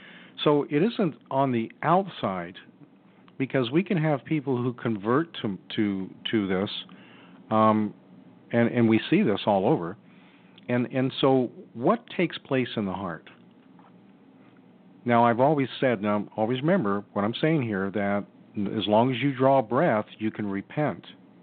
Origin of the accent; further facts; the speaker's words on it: United States; soon as I spoke, everybody immediately knew I was American.